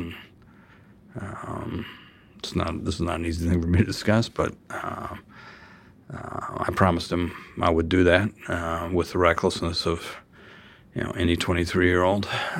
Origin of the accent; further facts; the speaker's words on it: Kansas, United States; I loved growing up in Kansas.